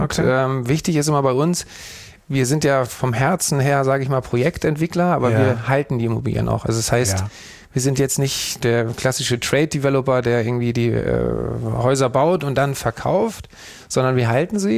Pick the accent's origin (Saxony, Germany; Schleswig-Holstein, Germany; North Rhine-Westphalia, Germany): Schleswig-Holstein, Germany; moved away as an adult; now in Hamburg, Germany; Also 2005 bin ich irgendwann nach Hamburg, weil ich gerne in die Großstadt wollte. Irgendwie, ich komme vom Land, aus Schleswig.